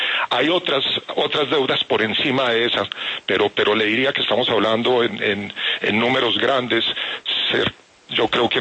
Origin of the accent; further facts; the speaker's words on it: Colombia; y que nosotros como colombianos podamos entender cuál es la EPS